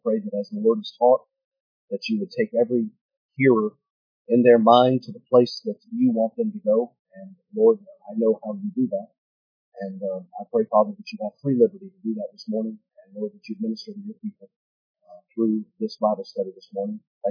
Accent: Georgia, United States; I'm not down south anymore. Down south, you get a lot of amen. Amen. I'm from Georgia, so I ain't from around here.

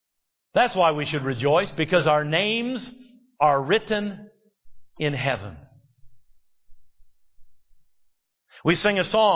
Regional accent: United States; everywhere I go as an American. I'm a citizen of this country. I'm proud of this country.

